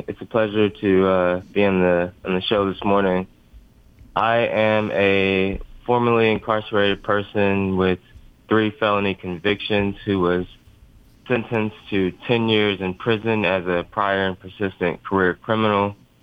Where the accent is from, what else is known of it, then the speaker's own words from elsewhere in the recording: Ferguson, Missouri, United States; I'm from the Ferguson, Missouri area